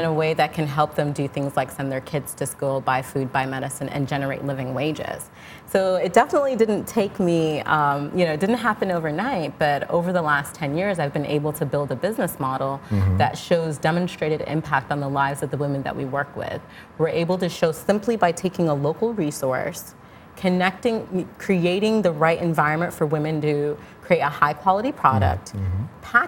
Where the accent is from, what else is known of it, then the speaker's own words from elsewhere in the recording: New York, United States; also born or lived in Tamale, Ghana; I was born in Tamale in northern Ghana, in upstate New York outside of Syracuse.